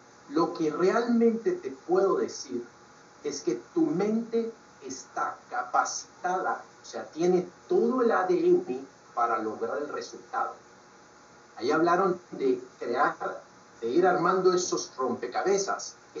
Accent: Guatemala; Yo soy guatemalteco

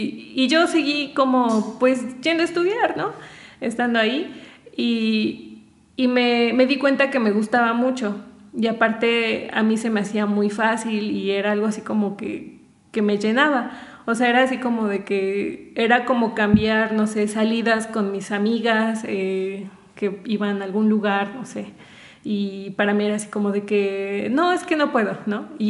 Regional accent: Zacapoaxtla, Puebla, Mexico; en mi pueblo, de donde yo soy de Zacapoaxtla

